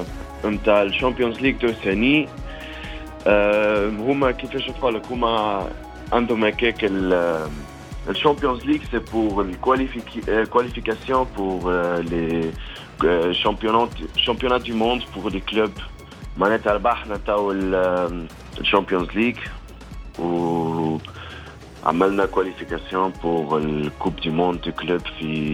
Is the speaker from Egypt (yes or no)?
no; Switzerland; مكور في سويسرا، مولود في سويسرا، عندي شنسية تونسية وشنسية سويسرية.